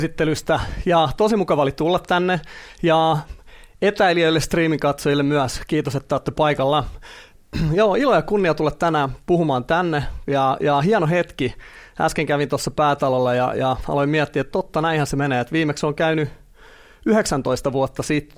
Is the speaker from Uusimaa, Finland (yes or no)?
yes; Helsinki, Uusimaa, Finland; born there; Eli olen syntynyt Helsingissä vuonna 1978 ja opiskellut täällä kasvatustieteiden maisteriksi.